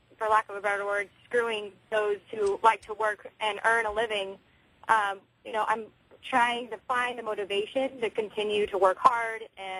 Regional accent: California, United States; I'm a 28-year-old married woman, born and raised in California, come from a strong conservative family

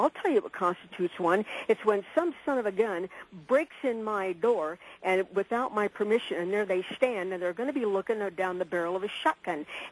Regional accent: Colorado, United States; In fact, I'm from Colorado. There's a reason I'm from Colorado, and I don't go back, and it's such stupidity as this gentleman.

